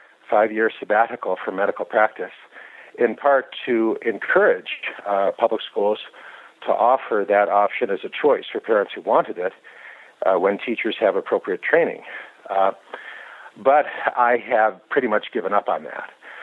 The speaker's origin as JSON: {"language": "English", "country": "United States", "tie": "born or raised there", "said": "I'm a middle-aged man, meaning that I grew up in the United States in an era where when boys outnumbered the girls on the honor roll"}